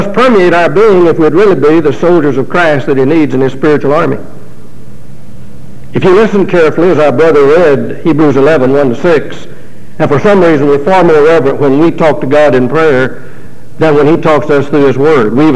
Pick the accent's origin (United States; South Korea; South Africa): United States; the South; the old attitude I heard growing up in the South, and I'll have to be honest and state what I heard growing up in the South